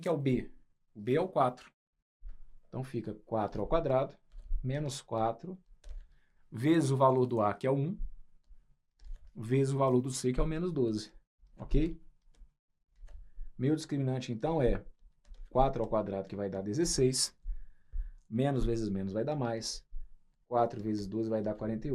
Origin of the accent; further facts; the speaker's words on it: Juiz de Fora, Minas Gerais, Brazil; eu sou de Juiz de Fora, Minas, e próximo a Juiz de Fora tem uma cidade que se chama Barbacena